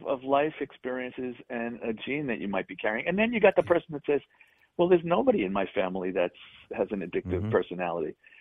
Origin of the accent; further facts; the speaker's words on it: Bronx, New York, United States; So, you know, I grew up in the Bronx. I don't live in the Bronx anymore, but I was born in the Bronx. I lived there until I was like 13.